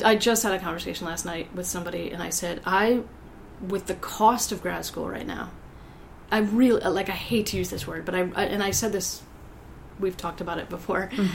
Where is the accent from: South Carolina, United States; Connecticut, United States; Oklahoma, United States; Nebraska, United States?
Connecticut, United States; New Haven; I grew up right outside New Haven, near Yale.